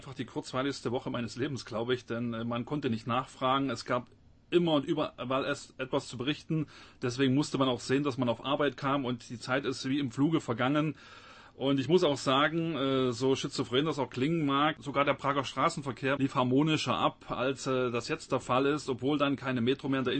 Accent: Dresden, Saxony, Germany; dass ausgerechnet aus meiner Heimatstadt Dresden kein einziger Nachrichtensender angerufen hat

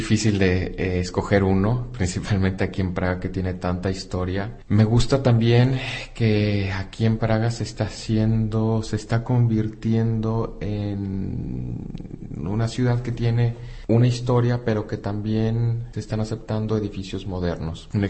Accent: Mexico City, Mexico; now in Prague, Czechia; Para mí, que vengo de la Ciudad de México, bueno, sigue siendo una ciudad segura, pequeña

